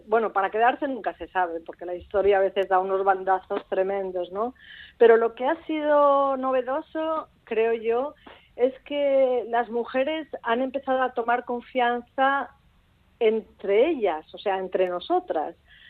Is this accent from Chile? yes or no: no; Valencia, Valencian Community, Spain; Sí, sí, sí. Yo soy de Valencia.